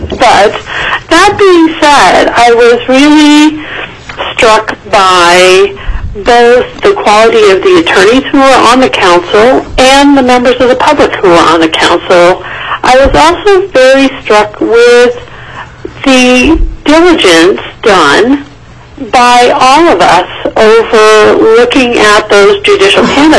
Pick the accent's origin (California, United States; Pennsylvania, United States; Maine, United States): Maine, United States; now in Alaska, United States; how it was very different from where I grew up in Maine and where my husband grew up in North Carolina.